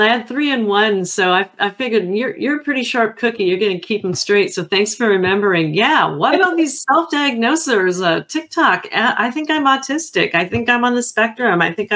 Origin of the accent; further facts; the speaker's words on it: Hawaii, United States; I am Hawaiian, and I like being able to show this picture whenever I mention life domains.